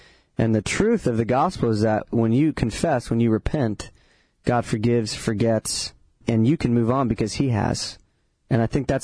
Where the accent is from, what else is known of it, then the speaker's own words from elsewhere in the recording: Ventura, California, United States; that came out of my hometown of Ventura, where a bunch of fires destroyed hundreds of homes in my hometown